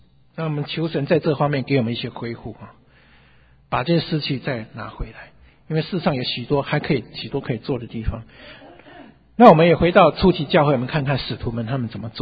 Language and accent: Chinese; Taiwan; 我们台湾人有一句话，不知道有没有会台语的